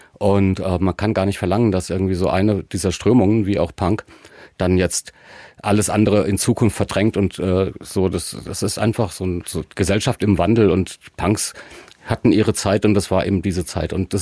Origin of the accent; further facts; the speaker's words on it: Erfurt, Thuringia, Germany; so als Erfurter kann man einfach da hingehen